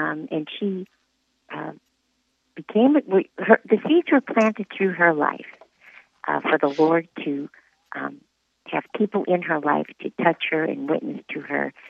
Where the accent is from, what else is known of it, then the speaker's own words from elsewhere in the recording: Glencoe, Illinois, United States; I grew up in suburban Chicago, way northern suburban Chicago. In fact, people from the city, when I tell them I grew up in Glencoe, Illinois, they say, oh, that's not really Chicago.